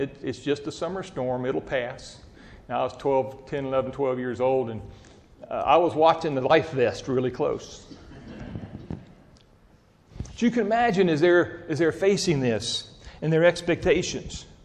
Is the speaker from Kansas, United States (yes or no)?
no; Savannah, Georgia, United States; I grew up in Savannah. We had a little 14-foot tri-hull boat, and we went out fishing.